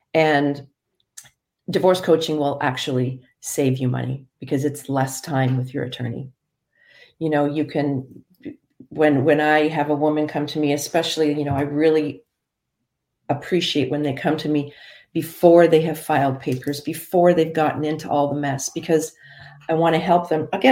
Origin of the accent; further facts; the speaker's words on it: Canada; now in United States; And I am born and raised in Canada